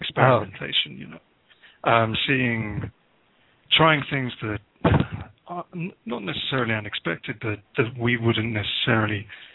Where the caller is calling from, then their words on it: England, United Kingdom; Just outside of London in the UK at the moment.